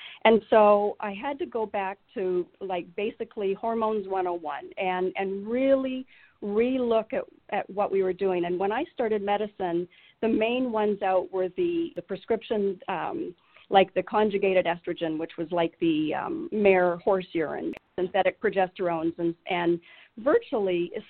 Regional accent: British Columbia, Canada; also born or lived in New Mexico; now in Arizona, United States; I actually grew up in British Columbia, so I raised my children in the West Coast, Northwest, and came to Arizona in 2010. I was in New Mexico, finished all of my education at the University of New Mexico.

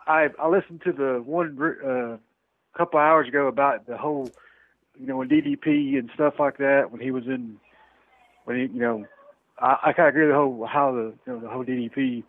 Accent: Georgia, United States; I'm actually from Georgia.

